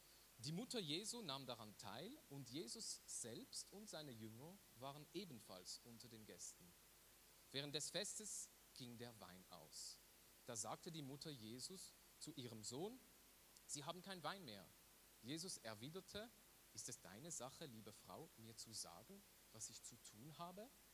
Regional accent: Valais, Switzerland; Das ist bei mir ganz schlimm, ich bin Walliser.

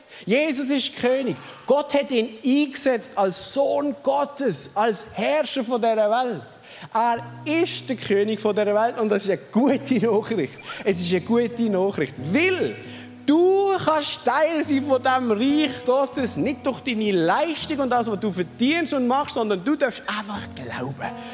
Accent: Switzerland; Und für uns als Schweizer ist das schwierig.

